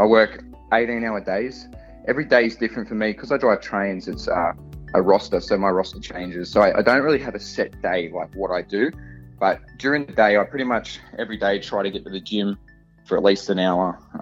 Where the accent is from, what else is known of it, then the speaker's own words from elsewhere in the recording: Camden, New South Wales, Australia; I grew up in Camden, southwest of Sydney, and I pretty much grew up there for, you know, all of my primary school years. And then when I got into high school, we moved out towards Picton onto Acres.